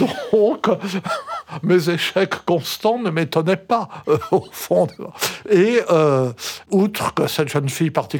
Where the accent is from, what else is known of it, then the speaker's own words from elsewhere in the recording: Lyon, Auvergne-Rhône-Alpes, France; Et j'ai passé toute mon enfance à Lyon.